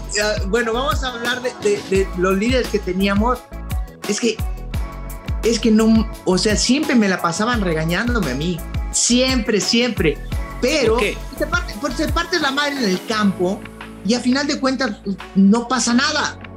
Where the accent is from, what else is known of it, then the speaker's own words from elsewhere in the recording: Mexico; voy a demostrar de qué somos los mexicanos.